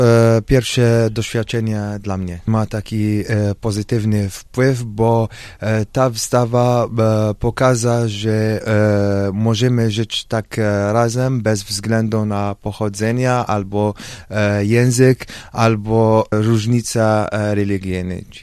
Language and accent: Polish; Algeria; Polish is a second language; Ja uczyłem się języka polskiego tak na własną rękę, bo u nas w Algierii nie ma szkoły języka polskiego